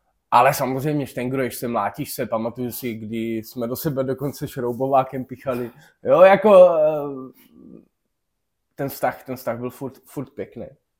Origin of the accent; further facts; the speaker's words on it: Šumperk, Olomouc Region, Czechia; born there; Narodil jsem se v Šumperku, moje dětství jsem vnímal jako skvělé